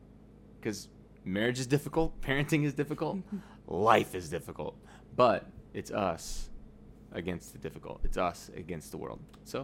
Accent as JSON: {"language": "English", "region": "Florida", "country": "United States", "tie": "born or raised there", "said": "I grew up in Florida"}